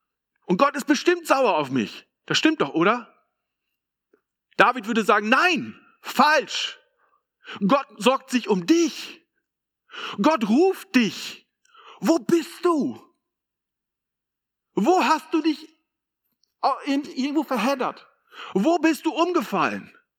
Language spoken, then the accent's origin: German; Lower Saxony, Germany; ich komme aus Ostfriesland